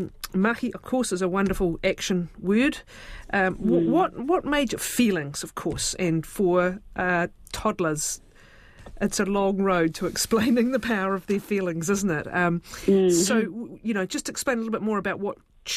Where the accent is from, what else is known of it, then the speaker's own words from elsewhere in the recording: New Zealand; Oh, that's my hometown, and I got to stay at the marae once actually, overnight